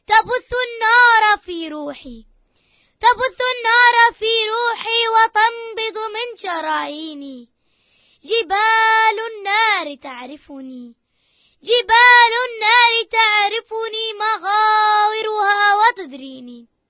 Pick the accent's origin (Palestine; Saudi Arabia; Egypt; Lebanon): Palestine; Barbara; من قرية بربرة وأريد أن أغني قصيدة لفلسطين